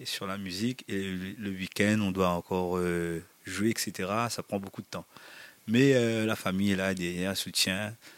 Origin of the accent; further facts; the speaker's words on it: Réunion, France; On est réunionnais, on a beaucoup d'influence